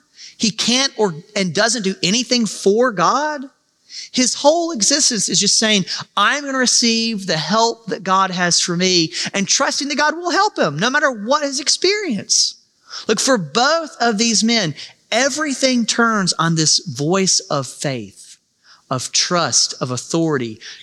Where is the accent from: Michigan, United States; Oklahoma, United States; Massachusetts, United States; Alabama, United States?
Alabama, United States; But, I mean, I'm from Alabama, so I'm going to say this.